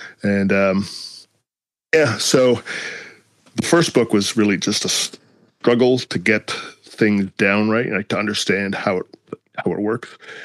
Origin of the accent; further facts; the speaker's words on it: Toronto, Ontario, Canada; I'm from Toronto.